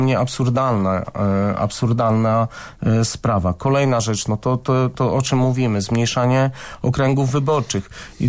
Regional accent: Stargard, West Pomeranian Voivodeship, Poland; teraz ja pochodzę ze Stargardu i tam mamy JOW-y od 2014 roku

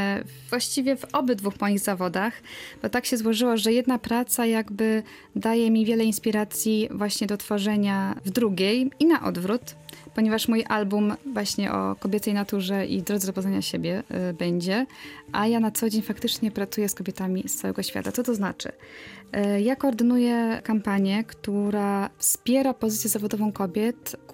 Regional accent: Szczecin, West Pomeranian Voivodeship, Poland; moved away as an adult; now in Berlin, Germany; Jestem Polką z krwi i kości. Urodziłam się w Szczecinie. Po maturze wyjechałam na studia do Berlina.

